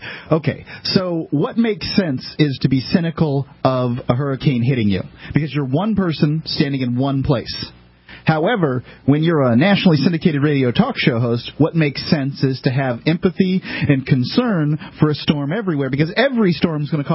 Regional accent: Florida, United States; So yeah, but your hurricanes, they're dumb. I'm from Florida.

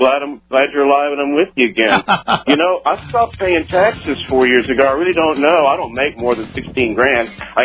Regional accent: Aruba; I'm from Aruba.

